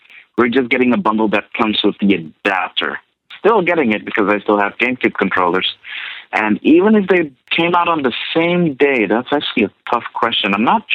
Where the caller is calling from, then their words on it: Amsterdam, North Holland, Netherlands; from Amsterdam calling again.